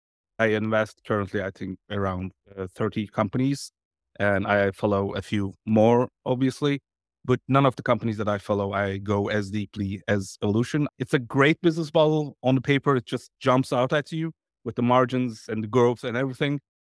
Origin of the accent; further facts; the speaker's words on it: Turkey; moved away as an adult; now in Berlin, Germany; I'm originally from Turkey. I come from a leather making family, like a family of tanners.